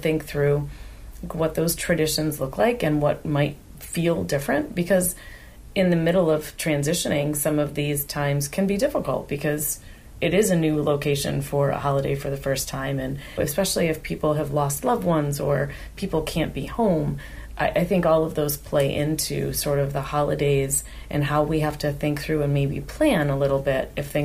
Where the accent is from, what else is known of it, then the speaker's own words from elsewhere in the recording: New York, United States; I'm from New York, and so to travel to New York.